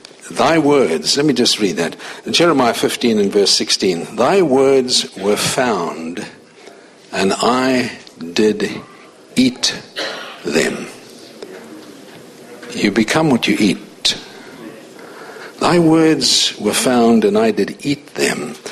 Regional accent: South Africa; born there; Many of you know that I was born in South Africa.

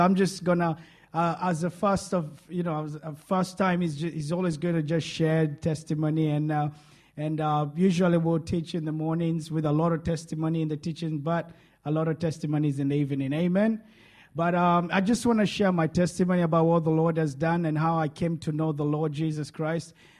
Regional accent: Kenya; now in Australia; because I've been in Australia since 2004, 2005. Last year I went back to Kenya. I'm originally from Kenya, East Africa.

